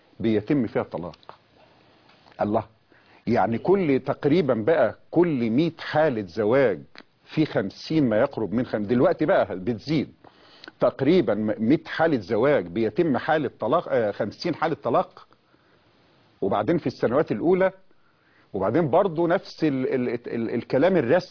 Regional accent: Egypt; احنا عندنا في مصر الكلام ده

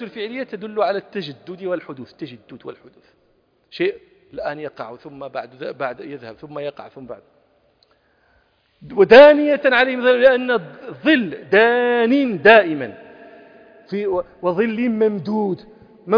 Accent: Morocco; كنا في مخيم لنا نحن المغاربة

